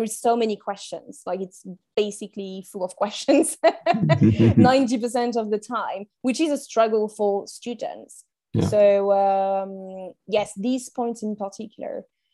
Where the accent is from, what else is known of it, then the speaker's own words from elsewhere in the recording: France; English is a second language; moved away as an adult; I think just the full experience on being on my own at 18 years old, you know, I'm from France and originally from like a small village.